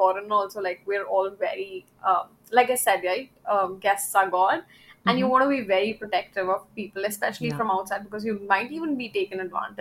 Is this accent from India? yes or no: yes; India; I think every kid growing up in India, like if they're going out, you're playing cricket with your friends.